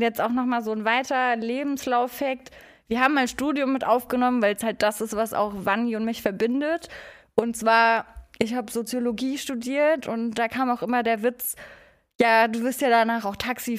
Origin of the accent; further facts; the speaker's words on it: Rhineland-Palatinate, Germany; born there; Bin 30 Jahre alt und komme eigentlich gebürtig aus der Pfalz. Aber ihr habt, glaube ich, auch schon gemerkt, ich höre mich nicht nach einem gebürtigen Pfälzer an.